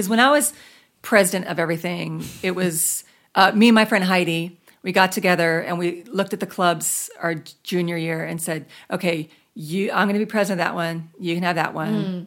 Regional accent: Florida, United States; Because I grew up in Florida, so I don't understand winter.

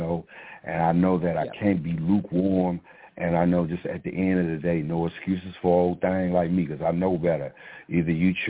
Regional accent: Chicago, Illinois, United States; born there; also born or lived in Green Bay; No, I was born in Chicago. I was born in Chicago in a historic area. I actually, my grandmother lived around the corner from Al Capone.

